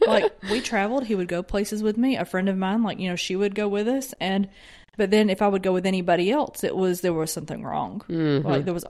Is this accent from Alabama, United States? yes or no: yes; Alabama, United States; I mean, I'm from Alabama.